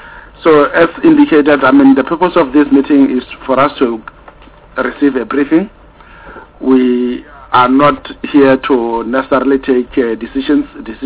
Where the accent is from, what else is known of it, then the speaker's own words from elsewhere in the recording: Limpopo, South Africa; Yes, that's a name, it's very difficult. I'm from Limpopo, so my...